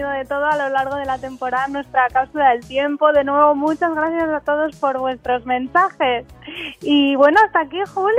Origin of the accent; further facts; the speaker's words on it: Barcelona, Catalonia, Spain; Pues me voy a mi tierra, me voy a Barcelona a la playita.